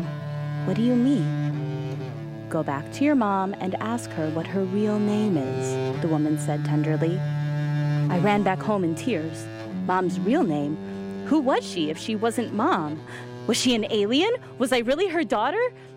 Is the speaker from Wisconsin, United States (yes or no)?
yes; Wisconsin, United States; I grew up in Wisconsin, surrounded by land, and have never seen coral in my life. My name doesn't fit in the Midwest.